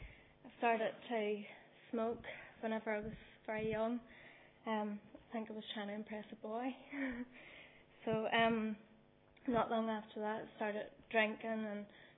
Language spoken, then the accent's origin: English; Ballymena, Northern Ireland, United Kingdom; born there; I was born in Ballymena, the oldest of four children.